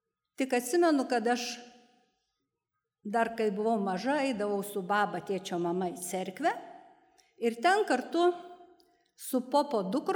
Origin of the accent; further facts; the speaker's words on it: Šiauliai, Šiauliai County, Lithuania; jis man parinko vietą Šiaulius, aš gimiau Šiauliuose ir dabar Šiauliuose gyvenu.